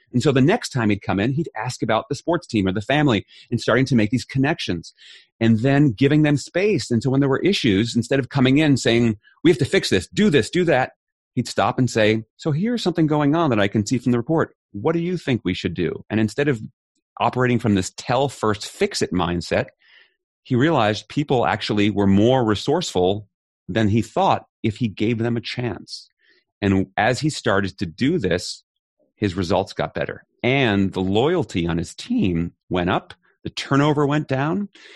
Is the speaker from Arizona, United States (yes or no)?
no; New York City, New York, United States; My mom is from Belgium, whereas I grew up in Queens, right in New York City.